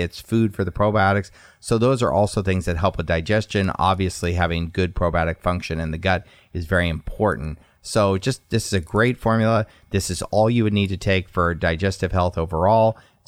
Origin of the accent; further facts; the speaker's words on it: Redondo Beach, California, United States; You know, growing up in Redondo Beach where there's lots of surfers and all stuff.